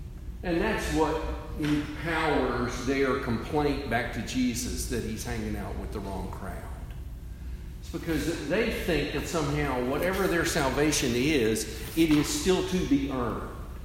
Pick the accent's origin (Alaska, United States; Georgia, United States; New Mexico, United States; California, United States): Georgia, United States; Because, you know, we're from Georgia, so you start that with bless their heart.